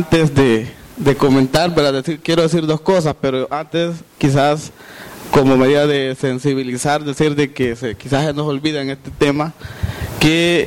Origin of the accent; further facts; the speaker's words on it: Huaymango, Peru; yo soy un agricultor de Huaymango